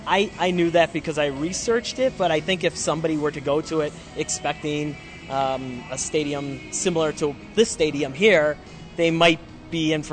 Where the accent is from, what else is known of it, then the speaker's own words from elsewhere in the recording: Illinois, United States; I'm from Central Illinois